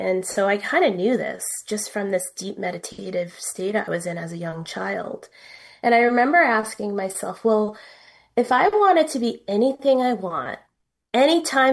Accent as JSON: {"language": "English", "region": "Connecticut", "country": "United States", "tie": "born or raised there", "said": "I grew up in Connecticut in the woods, and my family's from Brooklyn. I have extended Italian American family in Brooklyn"}